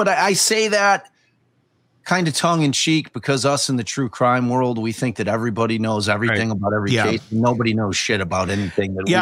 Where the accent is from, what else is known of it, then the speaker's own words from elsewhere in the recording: Chicago, Illinois, United States; I'm a niche guy because I'm from Chicago.